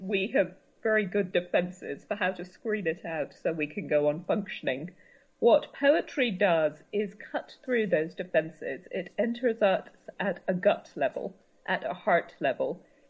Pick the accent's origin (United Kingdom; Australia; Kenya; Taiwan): Kenya; now in Oakland, United States; Well, I divide my time between Kenya, my home country, and Oakland, California.